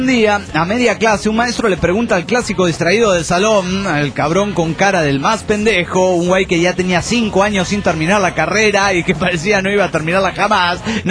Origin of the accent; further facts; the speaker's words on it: Santander, Cantabria, Spain; Vengo desde Cantabria para hacer loas a ustedes.